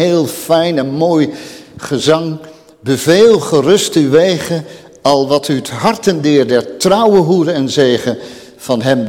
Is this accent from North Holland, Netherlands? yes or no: yes; Haarlem, North Holland, Netherlands; Ik ben geboren en opgegroeid in Haarlem, in het westen. Als derde van een gezin van 6 kinderen.